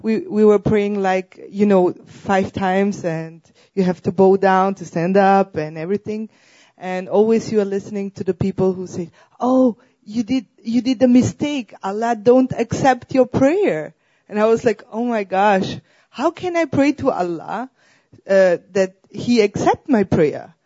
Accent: Austria; from Austria, and I want to encourage you all.

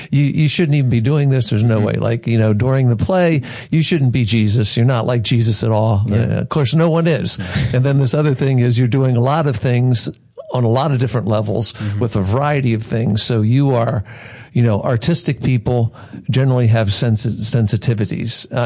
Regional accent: Baltimore, Maryland, United States; I grew up in Baltimore. I'm a Baltimorean.

